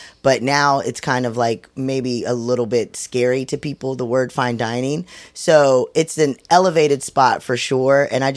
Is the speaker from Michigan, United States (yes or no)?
no; North Carolina, United States; So I grew up in North Carolina, and I went to culinary school in Charleston, South Carolina. So my roots are low country cuisine.